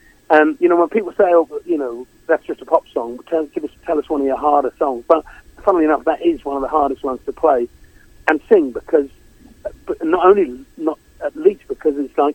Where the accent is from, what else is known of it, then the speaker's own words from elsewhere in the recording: United Kingdom; I'm British, for goodness sake.